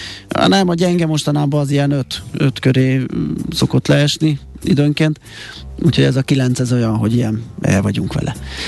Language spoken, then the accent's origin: Hungarian; Budapest, Hungary; Mert én is dél-budaiként pont egy felüljáró választ el tőle.